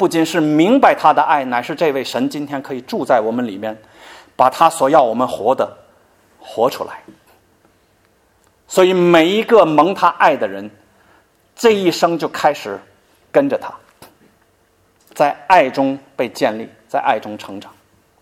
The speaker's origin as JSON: {"language": "Chinese", "region": "Tianjin", "country": "China", "said": "我是天津人，天津是个工业城市，所以空气特别不好。"}